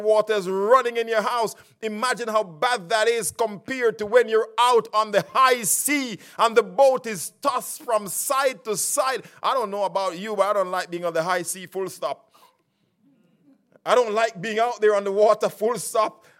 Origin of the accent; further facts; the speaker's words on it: Jamaica; like I grew up in the Caribbean in beautiful Jamaica.